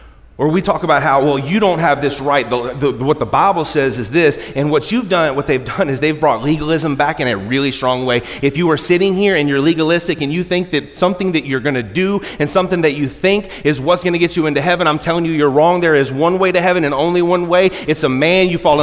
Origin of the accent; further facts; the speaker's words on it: Brandywine, West Virginia, United States; I grew up in Mountain View Trailer Park in Brandywine, West Virginia. I have been trailer trash since I was born